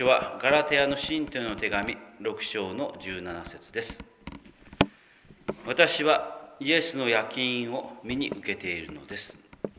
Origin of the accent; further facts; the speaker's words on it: Aso, Kumamoto, Japan; 私のふるさとはですね阿蘇にあります。阿蘇はですねたくさんですね自然がありまして、自然豊かな、